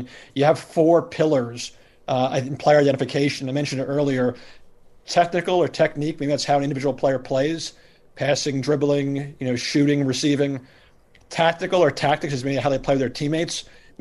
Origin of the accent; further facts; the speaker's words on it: New York, United States; I mean, I grew up in New York. My father was a junior high school basketball coach. He coached at IS 183 in the South Bronx